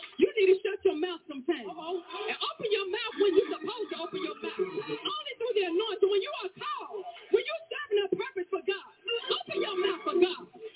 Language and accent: English; Atlanta, Georgia, United States; I'm from Atlanta, Georgia, and I am the woman at the well.